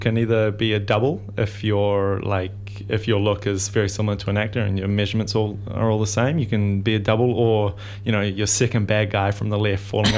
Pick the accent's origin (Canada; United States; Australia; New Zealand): New Zealand; Northland; I kind of started my martial arts when I was 10 years old, growing up in the Bay of Islands. I grew up in a really rural area